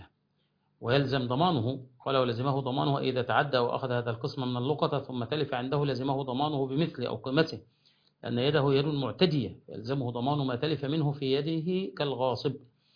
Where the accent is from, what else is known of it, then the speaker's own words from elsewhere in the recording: Egypt; عندنا في مصر